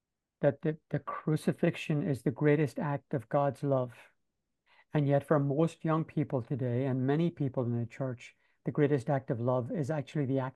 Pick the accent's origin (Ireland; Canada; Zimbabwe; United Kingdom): Ireland; Ulster; now in Queens, United States; from Jamaica in Queens, and I spent the day with the Federation of the Sisters of St. Joseph